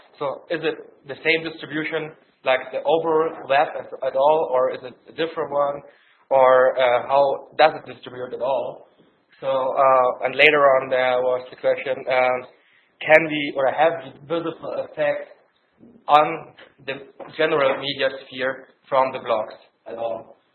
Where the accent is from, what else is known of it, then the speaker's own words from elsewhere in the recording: St. Gallen, Switzerland; I'm from St. Gallen